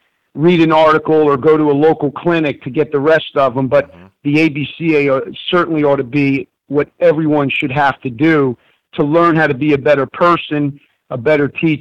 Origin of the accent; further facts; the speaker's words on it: New Jersey, United States; Well, yeah, growing up in North Jersey, went to Roxbury High School, and in the area I grew up in North Jersey, I was very fortunate to be around some great high school coaches who inspired me to want to be a coach.